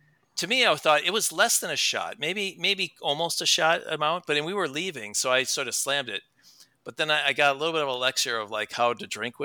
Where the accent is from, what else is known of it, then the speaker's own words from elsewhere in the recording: Midwest, United States; I don't know. I'm only from the Midwest, so.